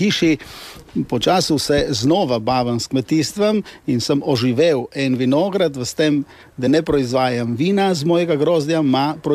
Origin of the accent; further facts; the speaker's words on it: Višnjevik, Goriška, Slovenia; moja družina, cela družina, od oče in od mater, smo iz Višnjevika doma